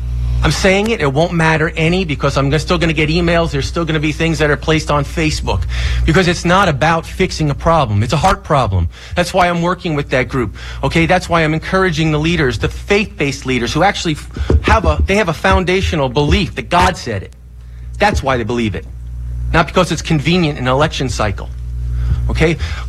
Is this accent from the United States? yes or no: yes; United States; I'm an American. I'm a father. I'm a grandfather.